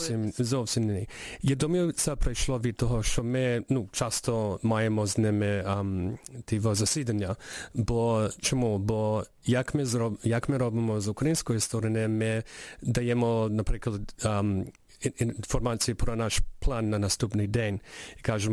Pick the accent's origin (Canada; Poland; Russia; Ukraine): Canada; І також є спостерігачі з Росії, США, з Канади, я з Канади.